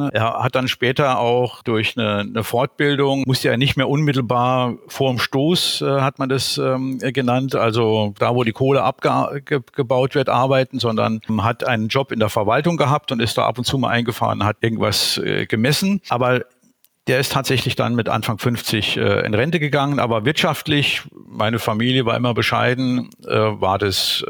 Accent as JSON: {"language": "German", "region": "Saarland", "country": "Germany", "tie": "born or raised there", "said": "Ich bin gebürtiger Saarländer, geboren und aufgewachsen in einem kleinen Dorf im Saarland mit etwa 4000 Einwohnern."}